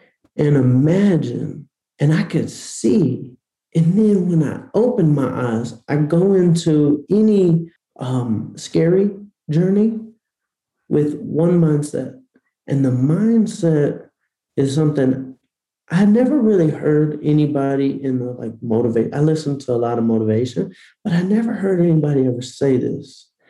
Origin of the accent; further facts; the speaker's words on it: Atlanta, Georgia, United States; So I grew up in Atlanta. My grandfather sold vacuum cleaners.